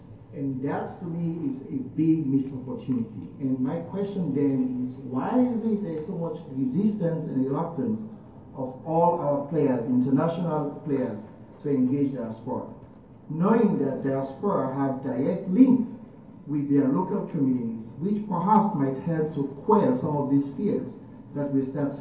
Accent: Sierra Leone; now in United States; I'm from Sierra Leone

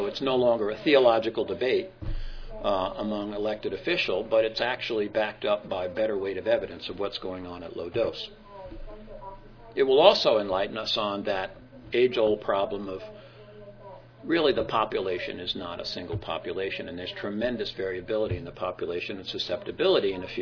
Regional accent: New Jersey, United States; I'm from Jersey.

